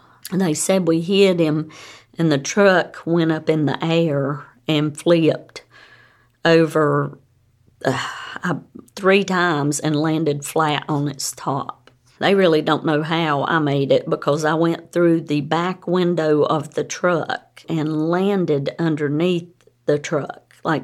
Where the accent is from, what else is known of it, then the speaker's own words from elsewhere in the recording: North Carolina, United States; And I'm from North Carolina